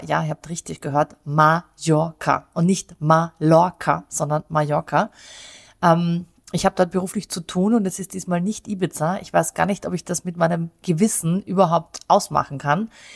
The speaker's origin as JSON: {"language": "German", "region": "Vienna", "country": "Austria", "lives_now": "Munich, Germany", "said": "was ich jedes Mal hier in München auch erlebe, ist, wenn ich erzähle, ich komme aus Wien, dann habe ich sowieso schon die halbe Miete. Das ist Wahnsinn. Also wir Österreicher und wir Wiener haben so einen guten Ruf in Bayern."}